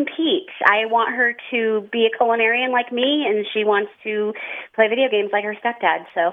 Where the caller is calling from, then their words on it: Reno, Nevada, United States; I'm calling from Reno, Nevada.